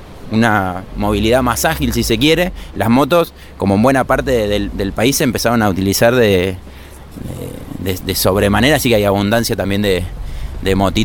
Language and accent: Spanish; Berazategui, Buenos Aires Province, Argentina; De hecho, nosotros somos de Berazategui, y es difícil conectar el sur con el sur.